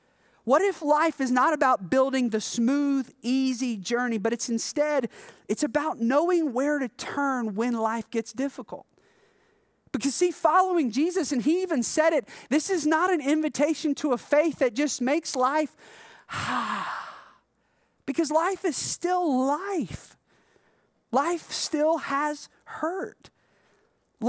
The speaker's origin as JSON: {"language": "English", "region": "Alabama", "country": "United States", "tie": "born or raised there", "also_born_or_lived": "South Carolina", "said": "We moved from South Carolina to Alabama. Alabama is where I ended up doing middle school and high school. We actually had a little bit of roots there."}